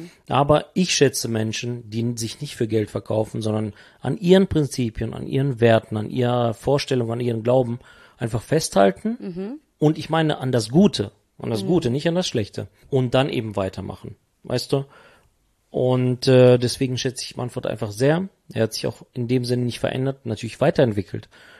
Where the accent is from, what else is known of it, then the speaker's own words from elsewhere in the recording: Paderborn, North Rhine-Westphalia, Germany; wir sind aus Paderborn.